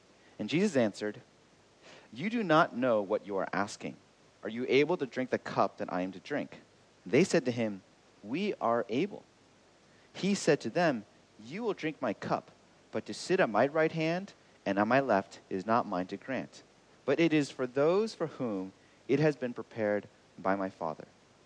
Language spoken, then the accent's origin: English; Los Angeles, California, United States; And I grew up in the West Coast in Los Angeles, which is actually where Bert and I met.